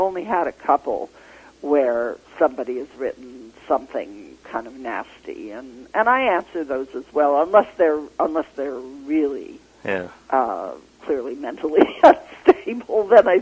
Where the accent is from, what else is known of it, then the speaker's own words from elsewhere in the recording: Canada; I'm also, as a Canadian, maybe a little more level-headed than some of my U.S. counterparts